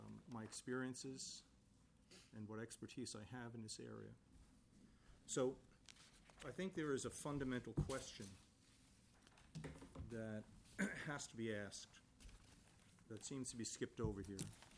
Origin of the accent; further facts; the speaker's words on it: New Jersey, United States; The draft of the model bill mirrors recommendations that were made in my state. I'm from New Jersey.